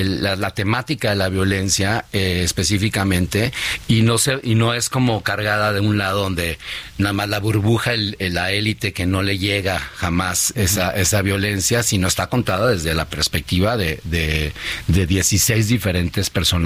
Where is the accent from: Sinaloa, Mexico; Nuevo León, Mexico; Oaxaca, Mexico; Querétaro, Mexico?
Sinaloa, Mexico; Culiacán; No, yo soy de Sinaloa. Yo soy de Culiacán.